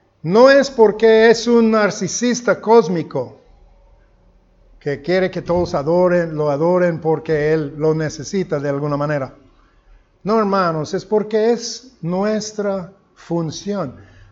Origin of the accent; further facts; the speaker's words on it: United States; Spanish is a second language; como gringo, que el español no es mi primer idioma, lucho mucho para comunicar estas cosas profundas